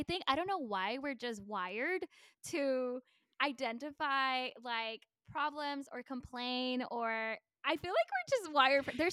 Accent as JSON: {"language": "English", "country": "Puerto Rico", "said": "I'm bilingual. I am originally from Puerto Rico, and it is so hard."}